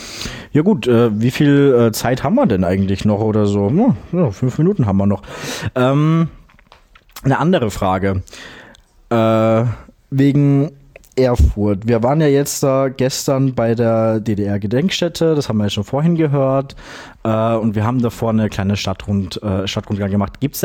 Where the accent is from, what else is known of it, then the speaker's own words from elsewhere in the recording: Graz, Styria, Austria; ich bin in Graz aufgewachsen. Ich wohne aktuell nicht mehr dort, aber würde schon eigentlich ganz gerne mal wieder hinziehen. Es ist eine sehr, sehr vielseitige Stadt